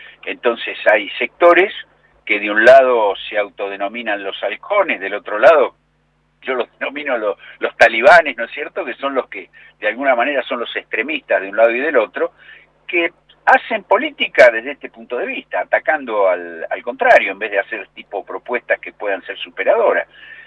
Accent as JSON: {"language": "Spanish", "country": "Argentina"}